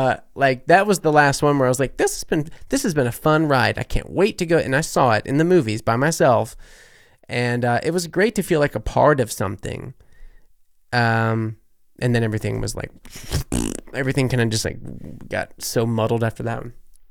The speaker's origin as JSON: {"language": "English", "town": "New Orleans", "region": "Louisiana", "country": "United States", "said": "I'm from New Orleans. I'm not German, but I do have a keen ear for the German stereotypes."}